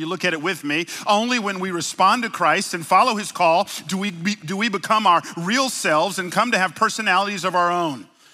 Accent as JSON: {"language": "English", "town": "College Park", "region": "Georgia", "country": "United States", "tie": "born or raised there", "said": "I grew up in Atlanta. Oh, let me stop lying. I grew up in College Park."}